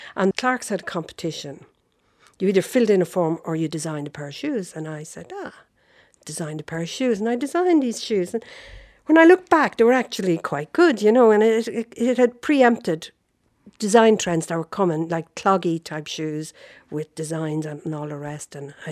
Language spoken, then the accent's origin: English; Portlaoise, County Laois, Ireland; my life changed my name. And I was born in the Dublin Road, opposite the prison. We had a shop. Went to school there.